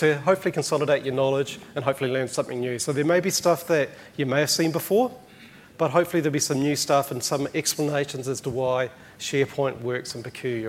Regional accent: New Zealand; I am a Kiwi.

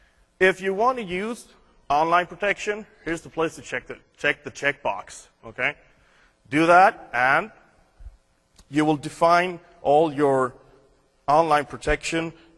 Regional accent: Sweden; Like me and Mike, we're from Europe. He's from Belgium, and I'm from Sweden.

